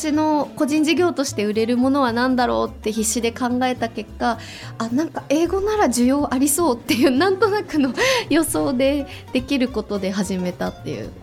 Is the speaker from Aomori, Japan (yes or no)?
yes; Hachinohe, Aomori, Japan; 私が八戸出身ということもあると思うんですけれども、